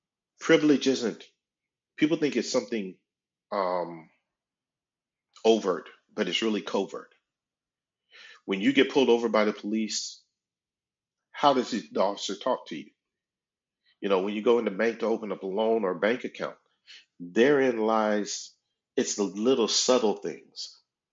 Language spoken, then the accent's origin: English; the South, United States; I was raised in the South.